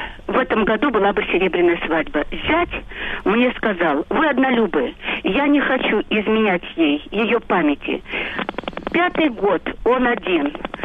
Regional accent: Saint Petersburg, Russia; Добрый день, я из Петербурга

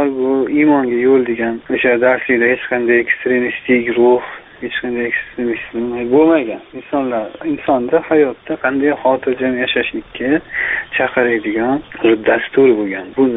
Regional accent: Andijan, Andijan Region, Uzbekistan; O'zimizdan bular. Andijonlikman.

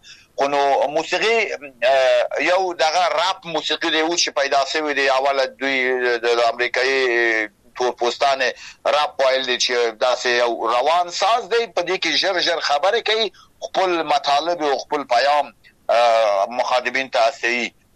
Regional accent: Afghanistan; زه یو انسانیم په افغانستان کې پیدا سوم او غت سوم،

